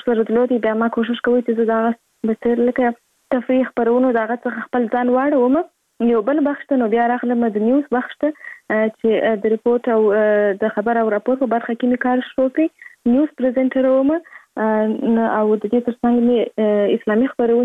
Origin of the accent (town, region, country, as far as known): Kandahar, Afghanistan; born or raised there